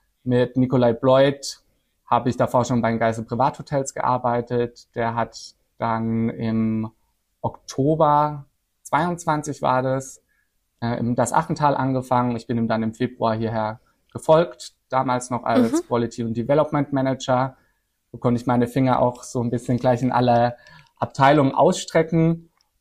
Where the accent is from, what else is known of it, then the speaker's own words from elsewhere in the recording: Baden-Württemberg, Germany; Ich bin aufgewachsen in der Nähe von Freiburg im Badischen.